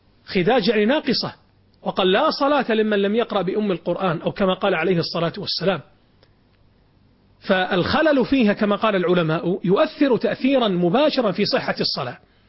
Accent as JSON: {"language": "Arabic", "country": "Kuwait", "said": "مثل عندنا في الكويت هنا، يعني كثير من الناس يقلب الغين قاف والقاف غين"}